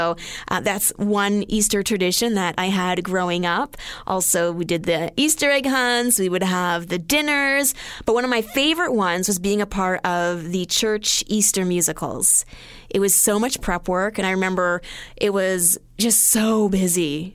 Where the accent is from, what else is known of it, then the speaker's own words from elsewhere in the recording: Edmonton, Alberta, Canada; I am originally from Edmonton